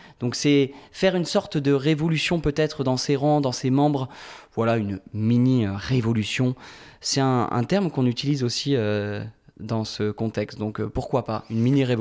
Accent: France; mais chez nous, en France, c'est ce combat qui est mené.

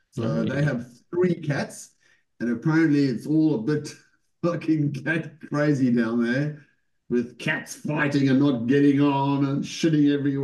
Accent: Cape Town, Western Cape, South Africa; also born or lived in London; I'm a beach kind of culture guy. I grew up in Cape Town, the rocks, the sand, the surf.

